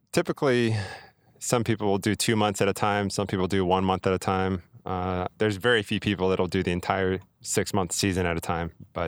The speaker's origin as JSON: {"language": "English", "region": "New Mexico", "country": "United States", "lives_now": "New York, United States", "said": "New Mexico."}